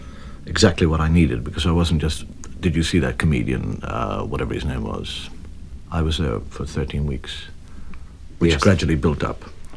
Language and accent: English; Ireland; I do know that I am an Irishman